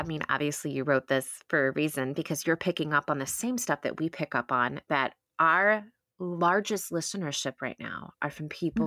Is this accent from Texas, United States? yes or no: yes; Texas, United States; Which makes me think of the country song because I'm from Texas.